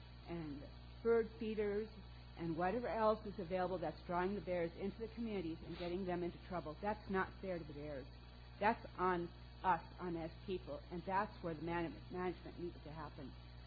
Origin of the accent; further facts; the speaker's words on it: Minnesota, United States; now in Colorado Springs, United States; I'm from Colorado Springs. I just wanted to say that, you know, I know that with my experience with bears that, I mean, I grew up in Minnesota.